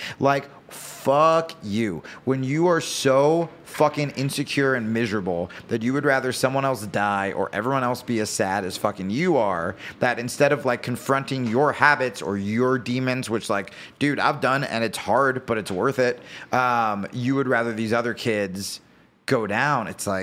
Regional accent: New Jersey, United States; I grew up poor in New Jersey, so like if I got high, it was laced and I was in trouble.

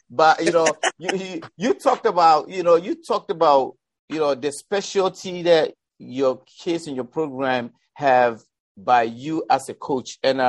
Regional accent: Ghana; being a yes. Ghanaian, you being a Jamaican, you know, the wisdom from our elders

